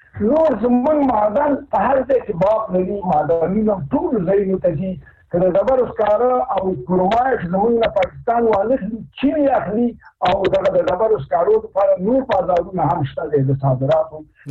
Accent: Afghanistan; مونږ افغانان یو،

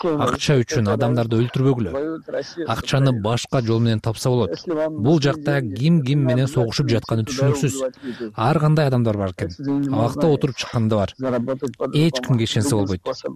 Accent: Osh, Osh Region, Kyrgyzstan; Мен өзүм Ошто төрөлүп өскөм. 3 жашымдагы Оштогу балдар үйүнө түшкөн экенмин.

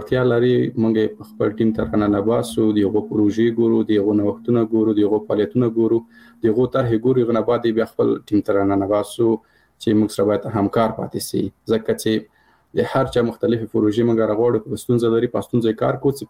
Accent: Paktia, Afghanistan; مثال زه د کابل د پکتیا یم

